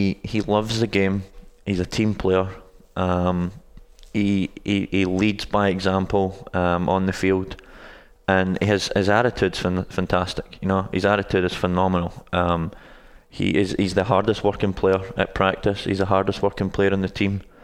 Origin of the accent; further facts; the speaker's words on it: Bowness, Scotland, United Kingdom; now in United States; I originally from a little small town in Scotland called Bowness. It's just outside Edinburgh, which is the capital of Scotland.